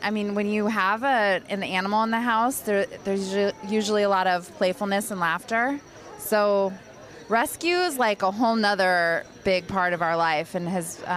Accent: California, United States; So I'm from Northern California. I married a Bostonian, technically.

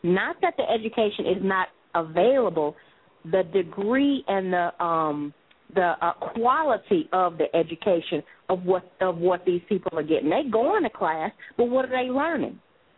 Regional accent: Louisiana, United States; And I'm originally from Louisiana.

